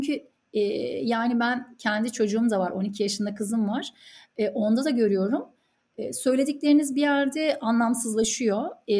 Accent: İzmir, Turkey; also born or lived in Çorlu; ben 1984'te Çorlu'da, babamın Tekirdağ Çorlu'da, babamın görevi esnasında işte dünyaya geldim. Asker bir babanın asker kızıyım diyebilirim o yüzden. Sonraki hayatım İzmir'de geçti.

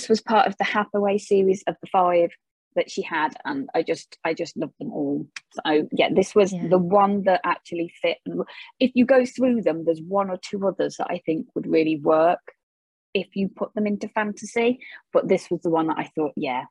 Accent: United Kingdom; I'm very British in my acceptance of compliments

